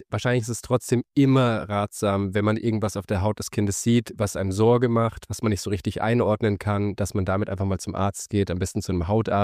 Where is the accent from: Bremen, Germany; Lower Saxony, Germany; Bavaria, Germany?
Bavaria, Germany; Munich; ich komme aus München